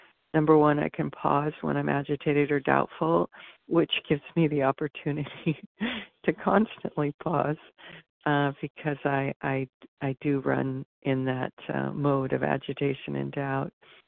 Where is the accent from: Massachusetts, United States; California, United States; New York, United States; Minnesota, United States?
California, United States; I'm from California and just so grateful to be here on this meeting.